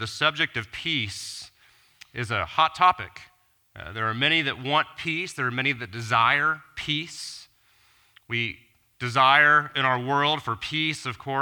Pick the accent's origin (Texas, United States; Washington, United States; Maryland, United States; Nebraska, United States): Texas, United States; Houston; Well, I grew up in Houston, Texas. I think most of you know that. And because I grew up in Houston, perhaps that put inside of me a deep fascination for the space and NASA history.